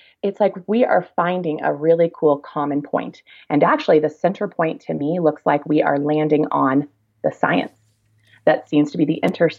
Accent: Kansas, United States; I would be invited to things that, again, I'm from Kansas, okay?

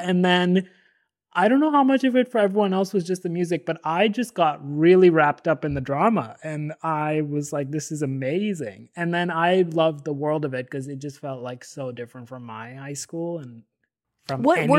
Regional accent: Delhi, India; So I grew up in Delhi

